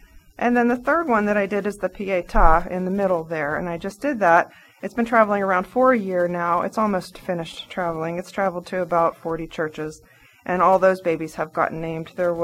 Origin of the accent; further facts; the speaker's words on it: Plum, Pennsylvania, United States; I was raised Methodist, and I grew up in Plumborough, which is an eastern suburb of Pittsburgh.